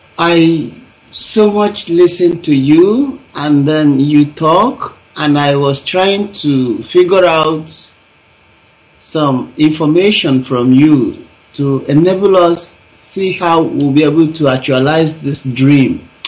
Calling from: Ukraine; So I'm calling you from Ukraine, Makif.

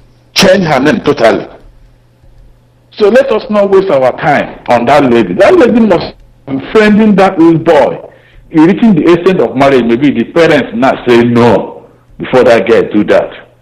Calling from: Dallas, Texas, United States; I'm calling from Dallas, Texas, United States.

